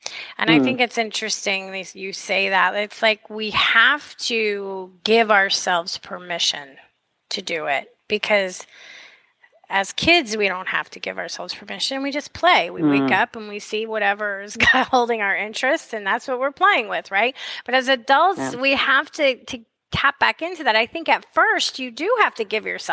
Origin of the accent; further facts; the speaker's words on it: Northeast, United States; born there; I was born in the Northeast. I remember it as a kid.